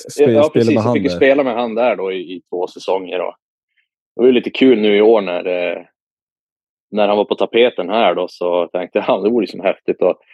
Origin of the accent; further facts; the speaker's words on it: Piteå, Norrbotten County, Sweden; Jag är från Piteå, typ 2,5 timmar ungefär.